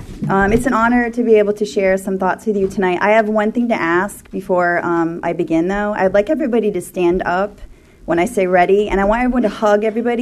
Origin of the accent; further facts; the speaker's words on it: Connecticut, United States; I'd like to start a little bit and let you know I'm from back east. Most of you know me. I'm from Connecticut.